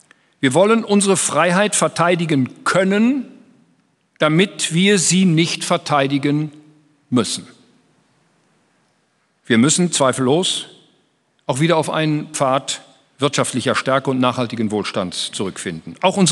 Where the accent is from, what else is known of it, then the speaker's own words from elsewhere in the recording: Germany; Wir verteidigen sie als Deutsche.